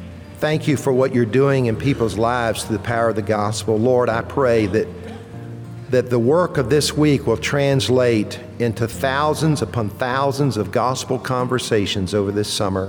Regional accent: Columbia, United States; When I was growing up in Columbia

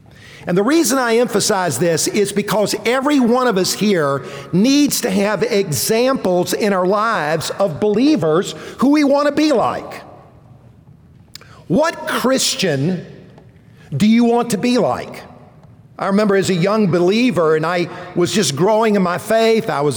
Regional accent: Columbia, South Carolina, United States; I grew up in Columbia, not far from here

